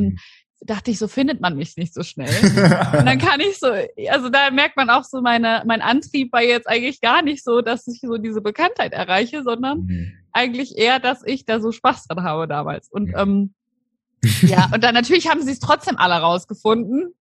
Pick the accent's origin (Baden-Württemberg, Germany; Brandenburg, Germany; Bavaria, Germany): Bavaria, Germany; ich komme ja aus Unterfranken.